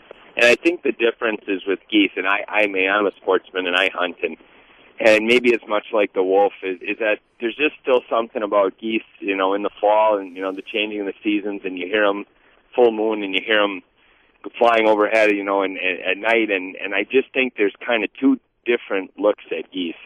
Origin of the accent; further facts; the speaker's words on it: Milwaukee, Wisconsin, United States; now in Sturgeon Bay, United States; You know, I grew up in Milwaukee, and it was a big deal for us to take a trip in the 60s, in the 70s.